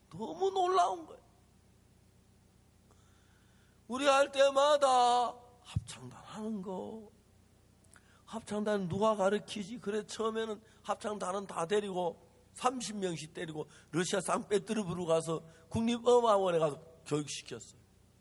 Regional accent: Gyeongsang, South Korea; accent: Gyeongsang dialect; 제가 경상도 사투리 쓰듯이

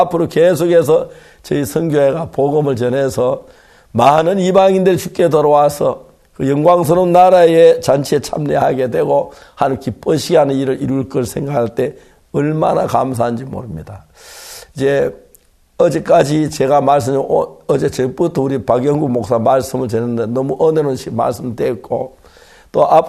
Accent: South Korea; 사실 저는 한국 사람인데

